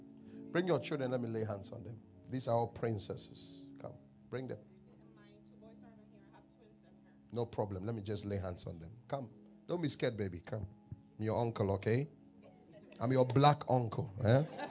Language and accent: English; Ghana; Not an American, I'm from Ghana. My accent is different.